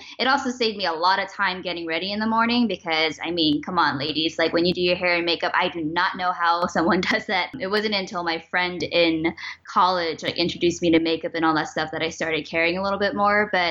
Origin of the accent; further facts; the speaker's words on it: San Francisco, California, United States; born there; now in Los Angeles, United States; Chinese American 100%. My dad was born in Washington, D.C. My mom immigrated from Hong Kong. I was born in San Francisco, and now I'm currently living in Los Angeles.